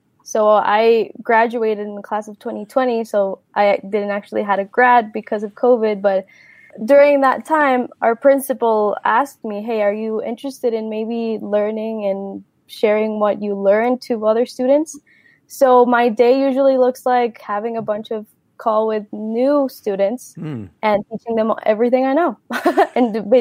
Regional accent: Mexico; You know, I'm from Mexico

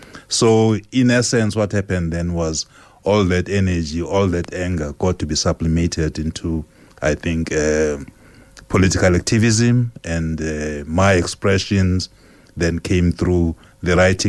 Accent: Mayville, South West England, United Kingdom; Loving books for me started when I was very young, growing up in Mayville in Devon.

